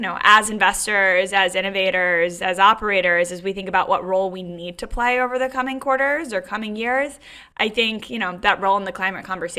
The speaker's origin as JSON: {"language": "English", "region": "North Carolina", "country": "United States", "tie": "born or raised there", "said": "I grew up in the Southeast. I grew up in North Carolina. And my parents were a little bit unconventional."}